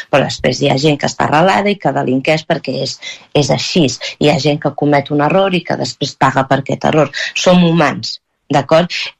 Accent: Catalonia, Spain; first language Catalan; Soc nascuda, criada, a la meva llengua materna és catalana

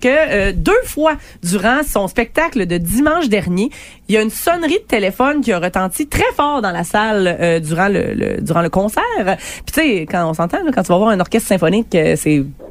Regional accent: Quebec, Canada; le débat, il est rendu chez nous, au Québec.

